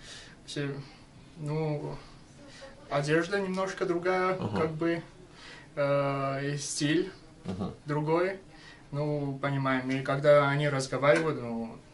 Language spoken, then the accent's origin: Russian; Yerevan, Armenia; now in United States; Я из Еревана.